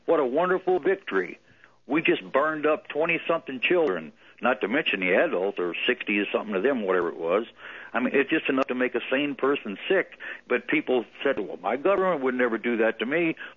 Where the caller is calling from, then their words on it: Corpus Christi, Texas, United States; This, the last few minutes is kind of like old home week, being as I'm calling from Corpus Christi, so everything seems to go right down to Corpus Christi in 20 minutes